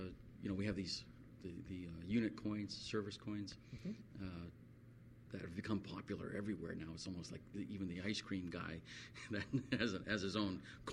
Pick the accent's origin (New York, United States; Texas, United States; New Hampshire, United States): New Hampshire, United States; Pittsfield; Well, Jim, I grew up in New Hampshire, of all places, a little town called Pittsfield, New Hampshire, with a great military tradition in that town.